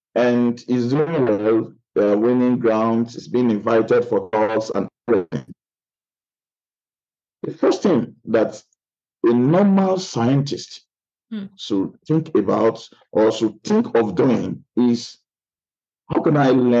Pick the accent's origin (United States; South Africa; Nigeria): Nigeria; English is a second language; now in South Korea; I am a Nigerian.